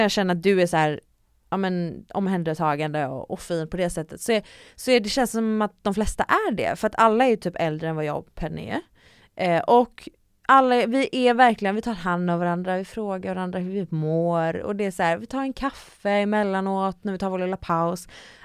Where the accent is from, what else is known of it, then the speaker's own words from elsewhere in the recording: Gothenburg, Västra Götaland County, Sweden; Min uppväxt är i Göteborg, utanför Göteborg i Hisingen, på Hisingen.